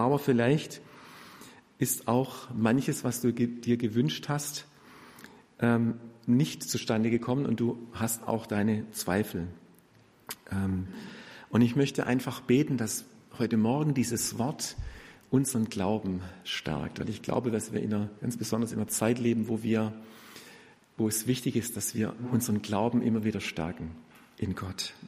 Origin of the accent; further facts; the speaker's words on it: Baden-Württemberg, Germany; Ich komme aus dem Kreis Ludwigsburg, wohne in Hemmingen.